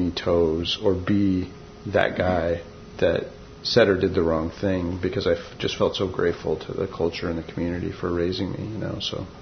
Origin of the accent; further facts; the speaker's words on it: Alaska, United States; all stems from what I learned growing up in Yupik culture, because everything from the time that Western culture came was framed by epidemics